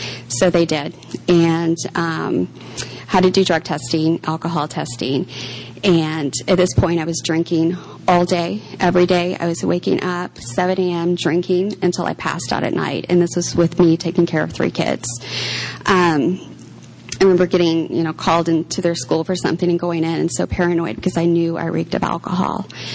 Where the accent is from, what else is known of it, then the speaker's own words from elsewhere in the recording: Seattle, Washington, United States; moved away as an adult; now in Florida, United States; because I grew up in Seattle, by the way, I think I forgot to mention that, by moving from Seattle to Florida to be closer to his dear family